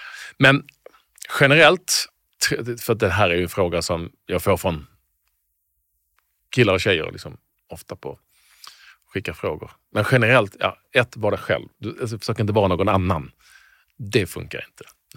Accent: Malmö, Skåne, Sweden; also born or lived in Landskrona; Där vi bodde på Lindängen som hette i Malmö när jag växte upp. Jag var född i Landskrona som flyttade ganska snabbt till Malmö.

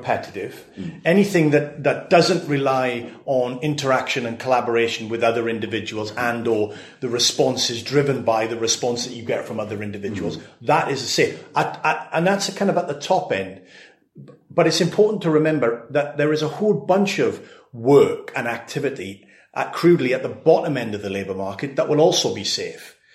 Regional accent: Swansea, Wales, United Kingdom; You know, in my hometown of Swansea

